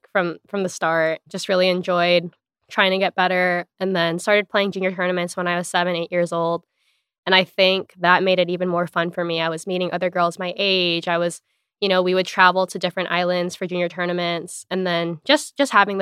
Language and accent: English; Hawaii, United States; I mean, I'm from Hawaii originally, so it was kind of like far enough away, but also the closest I could get while still leaving the island.